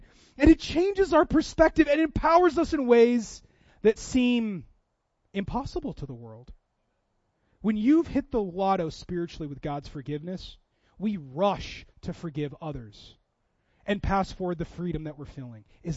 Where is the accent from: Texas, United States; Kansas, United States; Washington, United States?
Washington, United States; Auburn; I grew up in Auburn, Washington, which is where the Green River runs through.